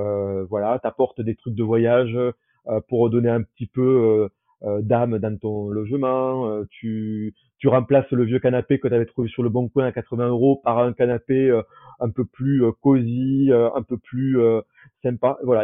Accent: Toulouse, Occitanie, France; je ne suis pas sûr de revenir dans la ville rose, parce que bon, je suis de Toulouse, mais maintenant j'ai plus trop de famille.

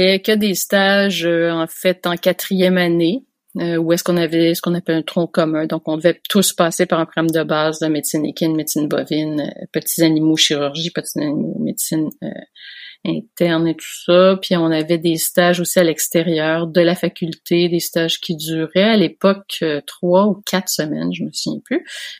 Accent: Montreal, Quebec, Canada; puisque j'aime la campagne, j'ai grandi à Montréal

